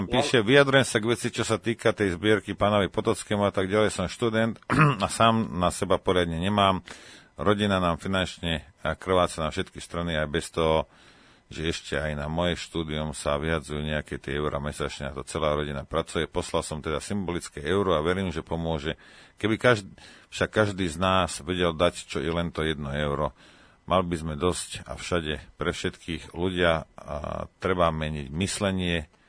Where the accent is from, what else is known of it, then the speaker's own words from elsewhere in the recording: Nitra, Nitra Region, Slovakia; Ja pochádzam z Nitry, ale celý môj život je spojený s východom Slovenska.